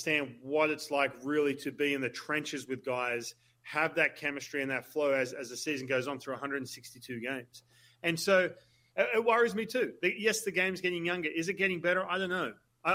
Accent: Australia; look, I'm Australian, right? So I go back to Australia

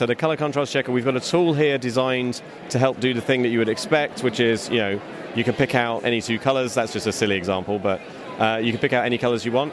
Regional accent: Texas, United States; I am indeed a Texan, and I won't deny it. And I prefer Texas to England.

